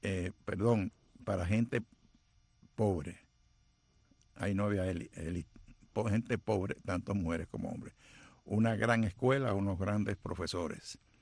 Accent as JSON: {"language": "Spanish", "town": "La Ceiba", "region": "Atlántida", "country": "Honduras", "tie": "born there", "said": "yo nací en Honduras, en la ciudad de La Ceiba. De padre cubano. Mi papá trabajaba para la United Fruit. Él se casó pues con mi mamá, que era hondureña."}